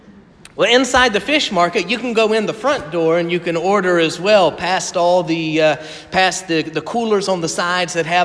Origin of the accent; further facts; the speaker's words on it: Conway, South Carolina, United States; want to tell a quick story about growing up in South Carolina, and I may have shared this with some of you before, but in the town of Conway, there's the fish market.